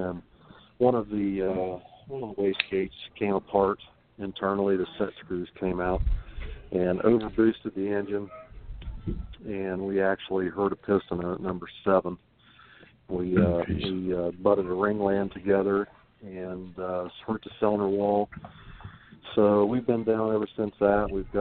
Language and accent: English; Columbus, Ohio, United States; Well, we are from Columbus, Ohio, right dead center in the middle of Ohio.